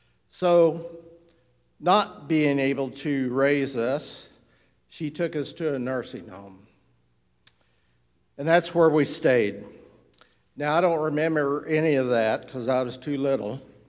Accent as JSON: {"language": "English", "town": "Evansville", "region": "Indiana", "country": "United States", "tie": "born there", "said": "I was born in St. Mary's Hospital in Evansville, Indiana. And all my family was from Boonville, Indiana, on both sides."}